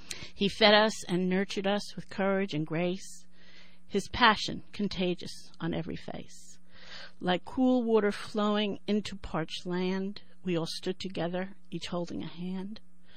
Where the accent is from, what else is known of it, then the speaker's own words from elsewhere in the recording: New York, United States; now in California, United States; You can't tell by my accent. I am from New York, and I'm a transplant here in California. And so we lived in New York